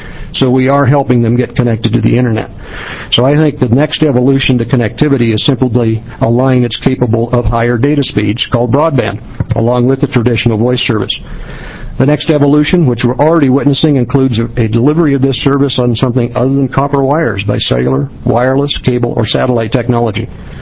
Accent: Oregon, United States; I was born in Oregon, raised in Oregon.

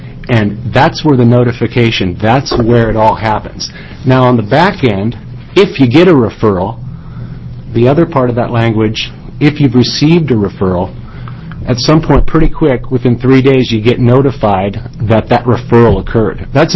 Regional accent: McMinnville, United States; I grew up in McMinnville, and the first time I had a problem, I went down and talked to the guy who sold me the policy.

